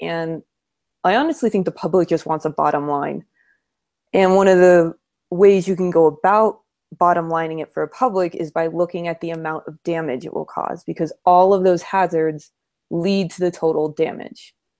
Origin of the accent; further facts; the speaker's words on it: New Hampshire, United States; I grew up in New England, also in New Hampshire. We don't really see tornadoes